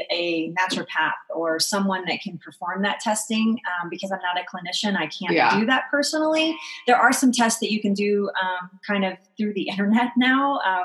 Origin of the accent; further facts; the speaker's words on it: Texas, United States; And then I started drinking sweet tea because I'm from the South and from Texas.